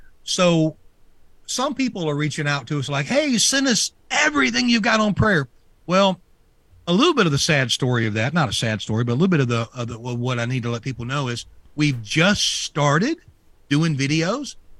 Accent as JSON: {"language": "English", "region": "Louisiana", "country": "United States", "said": "I'm from Louisiana and I was a C student, so that is perfect for me, right?"}